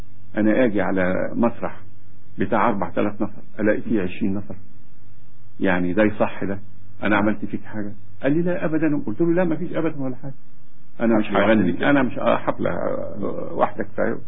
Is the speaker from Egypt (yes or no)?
yes; Egypt; خيبة أمل ركبة جمل زي ما بيقولوا عندنا في مصر